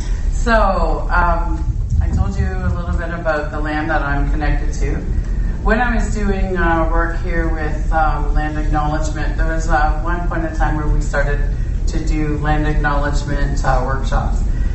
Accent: Toronto, Ontario, Canada; moved away as an adult; I was born and raised in Toronto. Right in old Cabbage Town, right downtown, a really historical part of Toronto. I loved it. Born and raised there. Left when I was 22.

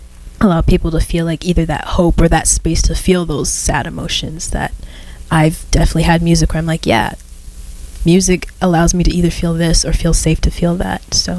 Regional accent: Prince Edward County, Ontario, Canada; Prince Edward County, so literally next door.

